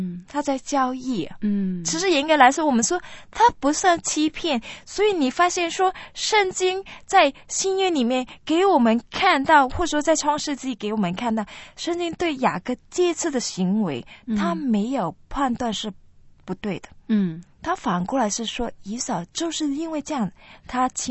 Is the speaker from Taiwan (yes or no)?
no; China; 我们中国人很多人很喜欢那种算命啊